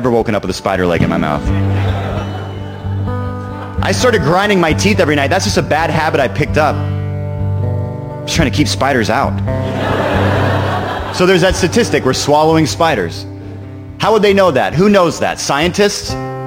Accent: Seattle, Washington, United States; born there; I was born in Seattle

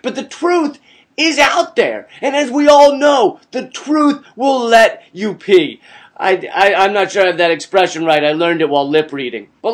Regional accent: Virginia, United States; My home state of Virginia, for example, made me proud by coming in as the 47th least corrupt state in the union.

